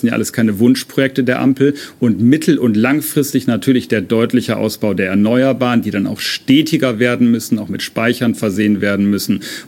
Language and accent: German; Lower Saxony, Germany; Ich komme ja aus Niedersachsen.